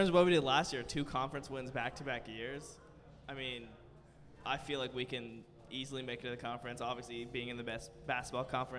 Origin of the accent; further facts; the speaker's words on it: California, United States; I'm a junior communication major. I'm from California.